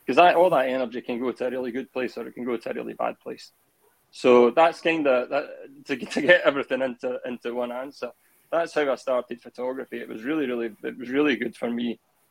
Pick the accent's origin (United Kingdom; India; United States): United Kingdom; Glasgow, Scotland; I'm a photographer. I'm from Glasgow.